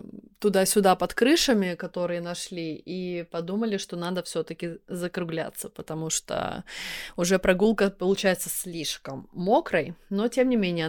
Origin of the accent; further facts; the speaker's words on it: Pärnu, Pärnu County, Estonia; now in Tallinn, Estonia; Я росла в Пярну, у нас было два дома напротив друг друга, пятиэтажных. Это вот весь наш район был.